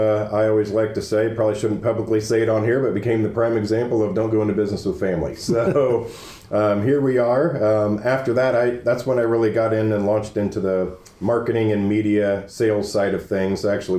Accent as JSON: {"language": "English", "town": "Noblesville", "region": "Indiana", "country": "United States", "tie": "born or raised there", "also_born_or_lived": "Fort Wayne", "said": "Yeah, so I was actually born in Fort Wayne, Indiana. I'm the only Hoosier born of my family. All the rest are Buckeyes to the state of the east of us. But my family actually moved to Noblesville in 1980."}